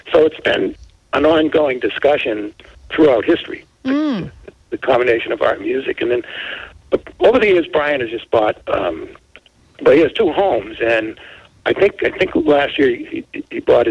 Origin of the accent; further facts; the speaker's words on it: Boston, Massachusetts, United States; I'm from the Boston area, and I had a lot of Irish musician friends.